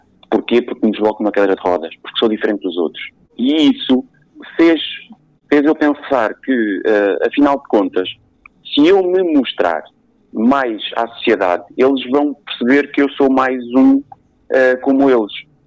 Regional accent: Cascais, Lisbon, Portugal; now in Portimão, Portugal; Porque eu era de Cascais. Eu não nasci em Portimão, não sou portimonense, vivo em Portimão já há 17 anos, mas eu sou nascido e criado em Cascais.

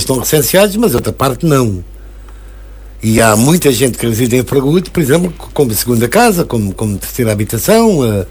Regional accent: Funchal, Madeira, Portugal; born there; a casa que eu nasci, nas Calinhas, Pedro Álvares Cabral, é uma casa que tem 50, 55 metros quadrados.

